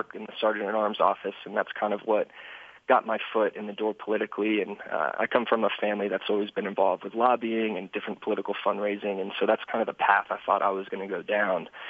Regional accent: Florida, United States; so I grew up in Florida, and I was a big surfer

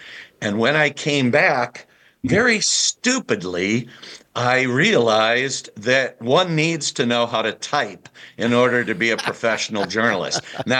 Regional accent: Hammond, Indiana, United States; I was born in Gary, raised in the Hessville neighborhood of Hammond. I went to Morton High School.

